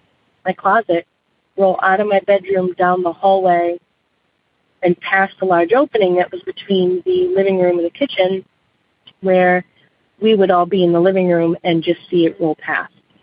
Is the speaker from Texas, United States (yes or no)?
no; Rhode Island, United States; I'm originally from Rhode Island. Most of this took place in Rhode Island. I'm 29